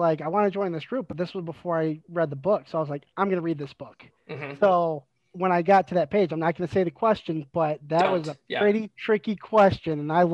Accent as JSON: {"language": "English", "region": "Michigan", "country": "United States", "said": "I'm from Michigan. So, we get off on 8 Mile."}